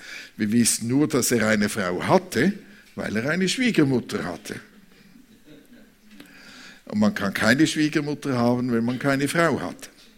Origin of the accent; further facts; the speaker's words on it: Switzerland; Oder als Schweizer, nein, als Schweizer muss ich sagen, oder?